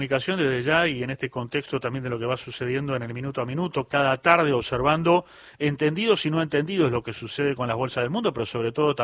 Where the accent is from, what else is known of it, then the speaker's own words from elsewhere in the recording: Argentina; Desde ya la mirada pasa por saber en cuánto efectivamente nos impacta a nosotros como argentinos.